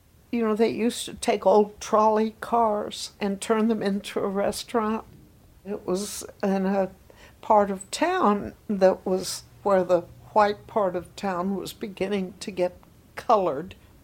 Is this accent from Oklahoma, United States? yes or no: yes; Tulsa, Oklahoma, United States; We're hungry, and we're from Tulsa, Oklahoma, and we came here to get something to eat.